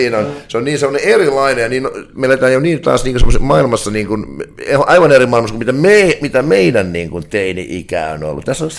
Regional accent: Vaasa, Ostrobothnia, Finland; mä oon viettänyt lapsuudessa niin kuin Vaasassa.

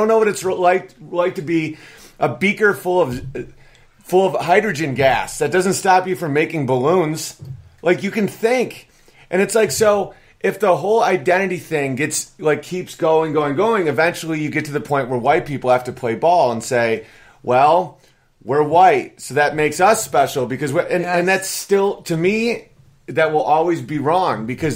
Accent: Galena, Illinois, United States; Well, you weren't born in Benton, Wisconsin. I'm from Galena, Illinois

